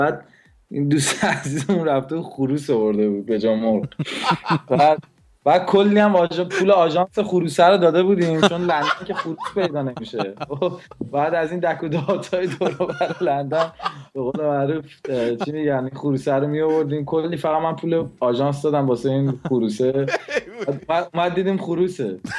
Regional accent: Tehran, Tehran Province, Iran; من بچه تهران پارس، من به دنیا اومدم و بزرگ شدم. بعد پاسداران هم این چندین سال آخری که تو ایران بودم پاسداران بود.

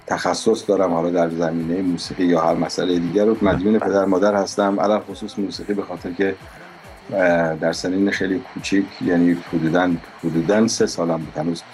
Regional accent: Tehran, Tehran Province, Iran; also born or lived in Juybar; متاسفانه هرگز ندیدم، چون تقریبا زیر یک سال بودم که گردیم به تهران و دیگه هرگز نرفتم اونجا.

